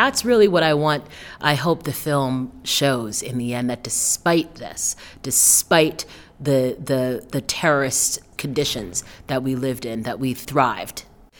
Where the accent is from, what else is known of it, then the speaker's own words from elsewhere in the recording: New York, United States; So I'm from New York. You know, I didn't grow up in a kind of car culture.